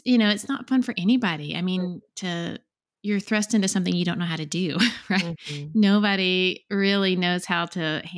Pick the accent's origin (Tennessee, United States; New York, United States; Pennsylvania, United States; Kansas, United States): Tennessee, United States; move back to my hometown, which is outside of Chattanooga, Tennessee.